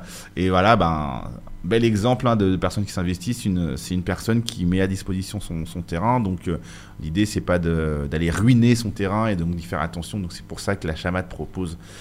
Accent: Paris, Île-de-France, France; Moi, en tant que parisien, désolé, je suis toujours étonné par le nombre de soleils qu'il y a ici.

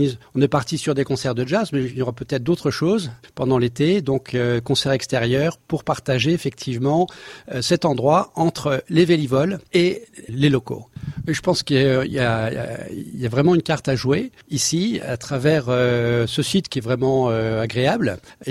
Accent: Grand Est, France; Je suis originaire de Champagne

